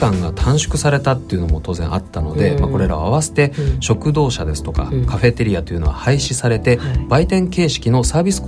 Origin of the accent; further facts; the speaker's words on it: Fukuoka, Japan; 僕の出身地の福岡なんていうのはやっぱ新幹線をよく使うエリアですからね